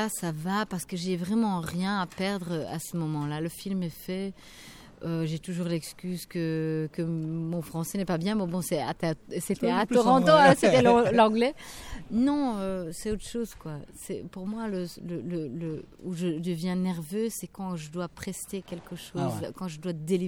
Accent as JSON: {"language": "French", "region": "Flanders", "country": "Belgium", "said": "Mais c'est nous, chez nous, en Flandre, ça n'a pas tellement existé ou pas tellement longtemps."}